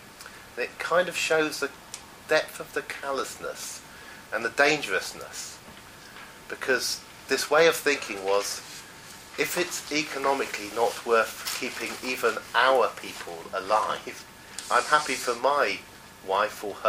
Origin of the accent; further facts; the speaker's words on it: Oxford, South East England, United Kingdom; because I grew up in Oxford, which is incredibly unequal from the car factory to the highest concentration of members of the House of Lords. And then I lived in various others